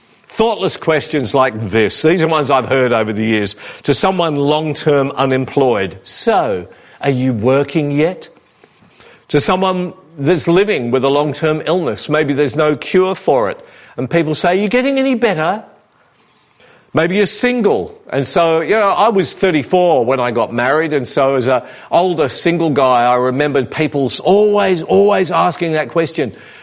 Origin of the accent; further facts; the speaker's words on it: Perth, Western Australia, Australia